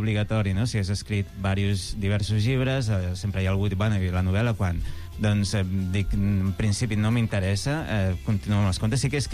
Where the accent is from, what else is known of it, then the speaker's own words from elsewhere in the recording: Barcelona, Catalonia, Spain; born there; Vaig néixer al barri del Vall d'Hebron, no soc de Gràcia, nascut, Vall d'Hebron, allà al costat dels búnquers del Carmel, a l'altra banda.